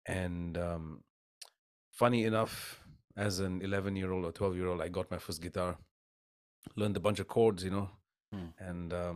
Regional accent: Bahrain; so I grew up in Bahrain, which is a tiny little island country in the Middle East. So at the time, the population of the entire country was less than 500,000. So it's a very small place, right?

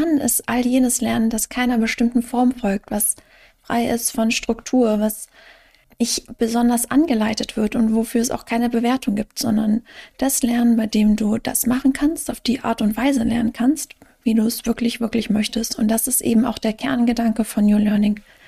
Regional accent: Königswinter, North Rhine-Westphalia, Germany; ich komme ursprünglich aus Königswinter. Das ist direkt gegenüber, eins links, eins rechts rheinisch. Und so von Rheinländer zu Rheinländer geht es meistens ganz gut.

